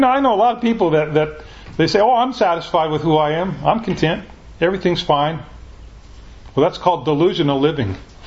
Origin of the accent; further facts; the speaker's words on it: Pacific Northwest, United States; I was raised in the Northwest. I like what God's given us here. It's a pretty mild climate.